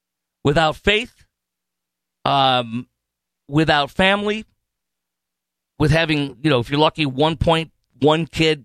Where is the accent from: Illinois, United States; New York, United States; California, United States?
Illinois, United States; Chicago; Look, I'm from Chicago. I fill in regularly on Chicago station.